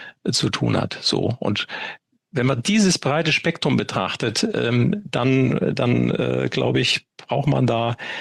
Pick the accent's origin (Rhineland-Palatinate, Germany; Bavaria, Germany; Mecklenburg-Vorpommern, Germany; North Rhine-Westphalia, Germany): Bavaria, Germany; Würzburg; in einer kleinen Vorstadtgemeinde in Würzburg, in meiner Heimatstadt